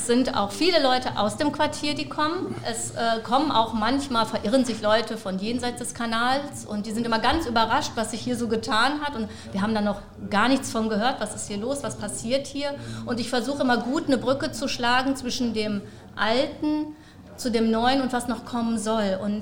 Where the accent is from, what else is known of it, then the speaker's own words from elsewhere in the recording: Gelsenkirchen, North Rhine-Westphalia, Germany; Ich komme hier aus Ückendorf, ich wohne hier in Ückendorf